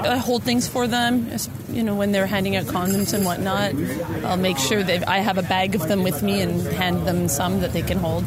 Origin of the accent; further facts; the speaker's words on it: Vancouver, British Columbia, Canada; I'm from Vancouver, Canada.